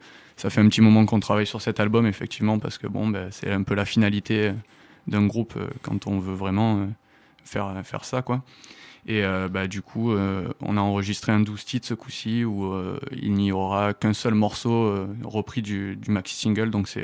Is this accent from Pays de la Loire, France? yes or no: no; Bagnols-sur-Cèze, Occitanie, France; Oui, on est tous originaires donc, de Bagnols-sur-Cèze. On est des amis d'enfance, donc on a tous été à l'école ensemble, plus ou moins.